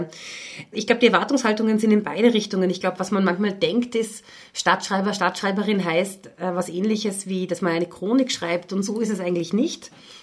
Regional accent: Upper Austria, Austria; Ich bin ja in Oberösterreich aufgewachsen

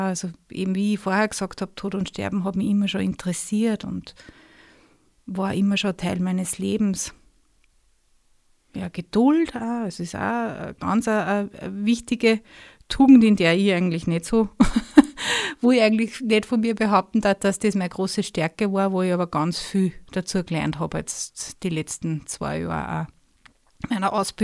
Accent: Austria; in unserer Gesellschaft oder auch bei uns in Österreich

